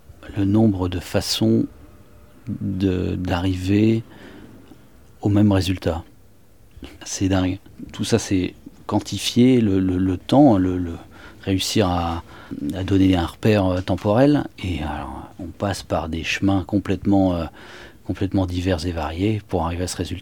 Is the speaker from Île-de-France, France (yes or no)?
no; Lesneven, Brittany, France; now in Morlaix, France; Je suis de l'Aisnevin, donc un peu plus en allant vers Brest.